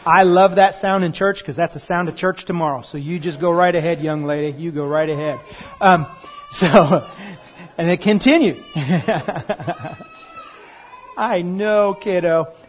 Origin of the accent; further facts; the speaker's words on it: East Coast, United States; And we're from the East Coast, and so we eat dinner very late.